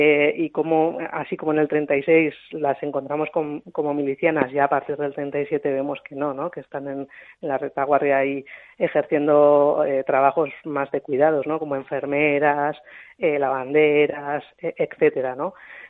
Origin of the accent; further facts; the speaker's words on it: Navarre, Spain; En mi pueblo de la zona de Tierra Estella